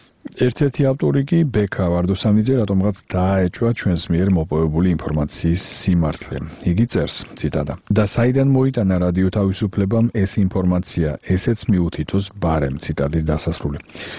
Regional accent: Batumi, Adjara, Georgia; მე რახან ბათუმელი ვარ და მენატრება ჩემი ქალაქი

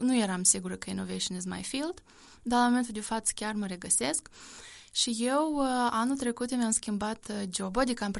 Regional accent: Chișinău, Moldova; sunt originară din Chișinău.

